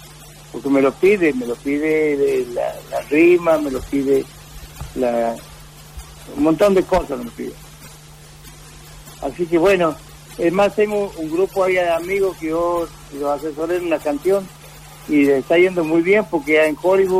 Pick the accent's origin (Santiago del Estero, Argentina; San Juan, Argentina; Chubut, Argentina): Santiago del Estero, Argentina; Así que bendiciones para mi pueblo querido que es Santiago del Estero.